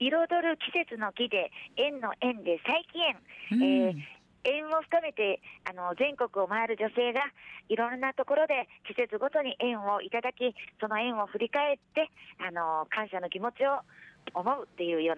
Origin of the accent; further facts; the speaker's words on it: Osaka, Japan; 大阪出身の、